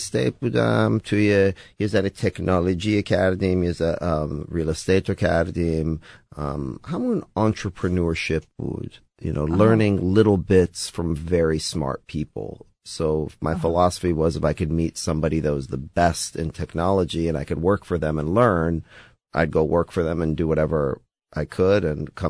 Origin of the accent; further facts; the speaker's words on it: Austin, Texas, United States; born there; I was born in Austin, Texas. And I lived, my parents separated when I was young, and I lived most of my life, you know, with my father. And so I got a wonderful opportunity to learn about our Iranian culture